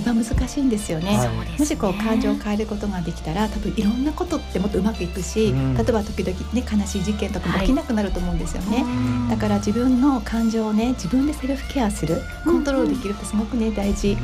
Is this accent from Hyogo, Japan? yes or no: no; Fukushima, Japan; moved away; 私東北のね福島県の出身なんですけれども